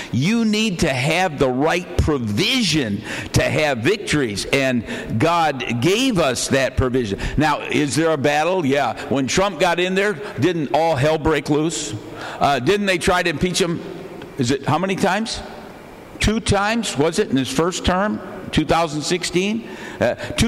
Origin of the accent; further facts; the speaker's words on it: Grand Rapids, Michigan, United States; born there; That's where I'm from. I was born in Grand Rapids.